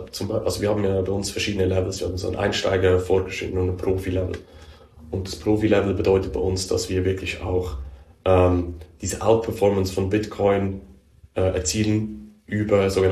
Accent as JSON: {"language": "German", "country": "Switzerland", "said": "ich bin Schweizer, deutsche Autobahn, kann ich mal ein bisschen schneller fahren, oder?"}